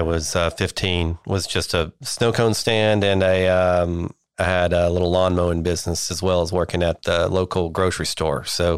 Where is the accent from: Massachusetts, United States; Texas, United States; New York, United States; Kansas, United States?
Texas, United States; Silverton; Well, I grew up in really small towns out in West Texas in the Panhandle, and you know, my claim to fame is valedictorian of my class of 11 students up in Silverton, Texas.